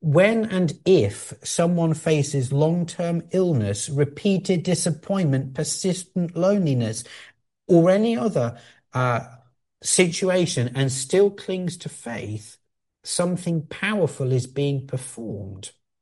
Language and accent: English; Sheffield, Yorkshire and the Humber, United Kingdom; born there; May not sound like it, but I was born in Sheffield, and Sheffield is known for making steel.